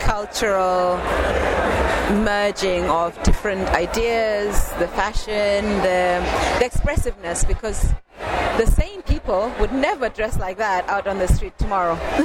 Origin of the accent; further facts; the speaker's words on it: Zimbabwe; moved away as an adult; now in United Kingdom; I am culturally diverse. I grew up in Zimbabwe. I lived there till I was 21. I've been here for 18 years. So my formative years in my 20s, I was here.